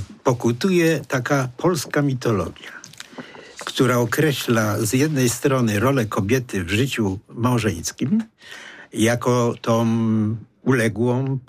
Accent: Poznań, Greater Poland Voivodeship, Poland; accent: Poznań dialect; Jak jeszcze ma furę, jak to mówię po poznańsku, to sobie wsiada i jedzie, tak?

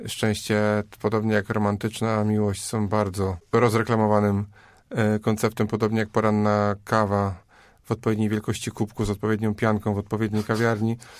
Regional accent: Kwidzyn, Pomeranian Voivodeship, Poland; born there; Urodziłem się w Kwidzynie, gdzie jest papiernia.

